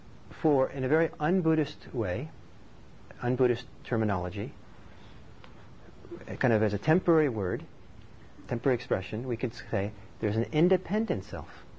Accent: Norway; I'm Norwegian originally, and I grew up some in Norway.

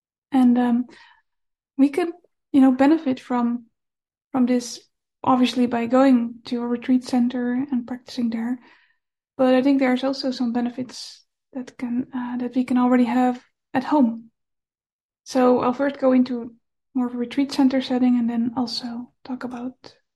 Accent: Netherlands; English is a second language; when I just started meditating and I went to the local sangha in my hometown back in the Netherlands where I was living at the time

